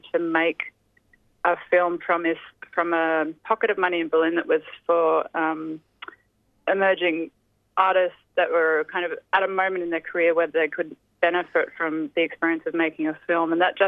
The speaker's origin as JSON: {"language": "English", "town": "Gladstone", "region": "Queensland", "country": "Australia", "tie": "born or raised there", "said": "I grew up in Gladstone in central Queensland to a trade union family. My dad had a fishing shop on the waterfront there"}